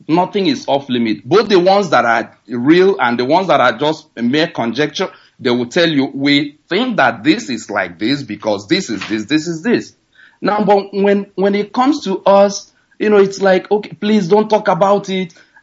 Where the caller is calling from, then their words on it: Lincoln, Nebraska, United States; I'm calling you from Lincoln, Nebraska.